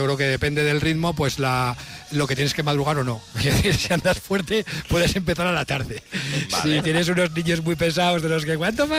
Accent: Vitoria, Basque Country, Spain; A ver, que somos de Vitoria, estamos cansados

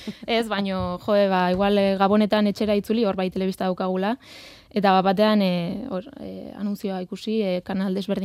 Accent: Arbizu, Navarre, Spain; ni Arbizukoa naiz, eta Arbizun gazte asko daude musikan ibiltzen direnak

